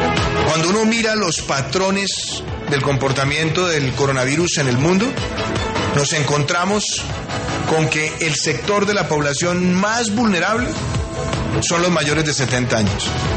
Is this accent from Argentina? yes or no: no; Colombia; nosotros tenemos un reto como colombianos.